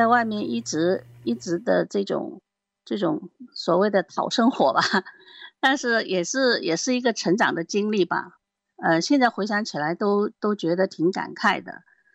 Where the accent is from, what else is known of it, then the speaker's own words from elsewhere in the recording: China; born there; 我是在中国内地出生的，是1969年